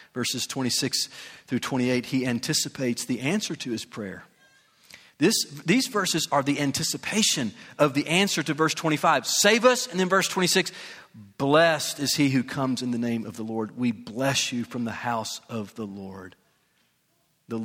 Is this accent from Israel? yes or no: no; the South, United States; So I'm from the South, and I'm from this city, so I can talk about it.